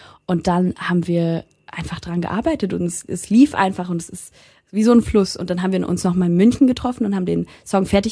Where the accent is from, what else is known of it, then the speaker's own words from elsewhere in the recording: St. Gallen, Switzerland; accent: Swiss German; Wir haben verschiedene Akzente, ja.